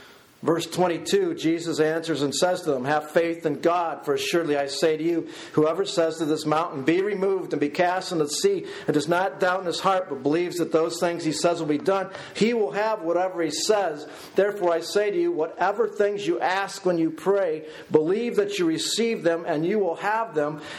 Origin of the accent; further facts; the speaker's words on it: Illinois, United States; moved away; I was raised in Illinois. Yes, Flatlands. I did not know I was being raised in the Flatlands.